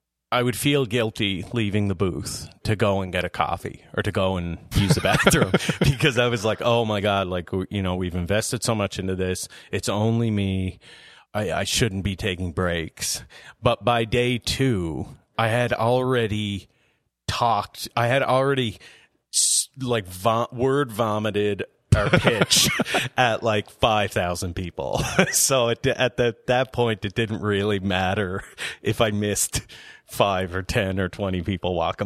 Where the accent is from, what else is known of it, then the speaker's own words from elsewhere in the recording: Cape Breton, Nova Scotia, Canada; I'm from Nova Scotia. A little island called Cape Breton.